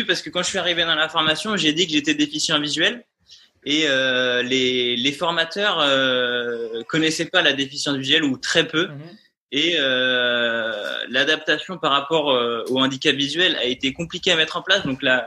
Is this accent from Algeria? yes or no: no; Pays de la Loire, France; now in Paris, France; j'ai 29 ans. Je suis originaire de Vendée où je suis en ce moment, et sinon j'habite à Paris où j'ai fait mes études de kiné là pendant 4 ans